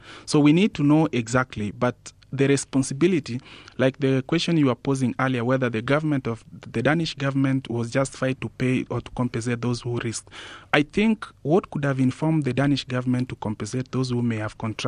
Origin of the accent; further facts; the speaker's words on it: Kenya; as Kenyan employers, we first need to look at the research findings and then see who are the greater risk.